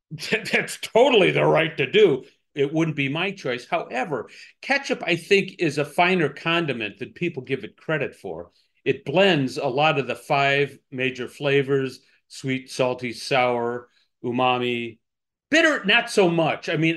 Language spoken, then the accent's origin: English; Chicago, Illinois, United States; And I think there's identity involved here, identity as a Chicagoan.